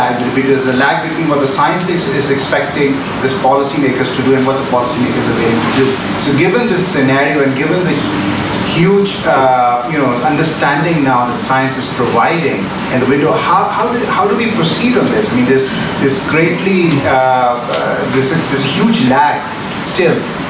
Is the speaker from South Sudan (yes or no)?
no; Pakistan; I'm from Pakistan, and I was involved in the negotiations, and I'm now a PhD student